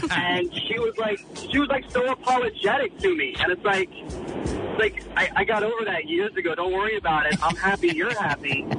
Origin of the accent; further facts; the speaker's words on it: Ohio, United States; now in San Bruno, United States; I live in San Bruno, but we grew up in Ohio.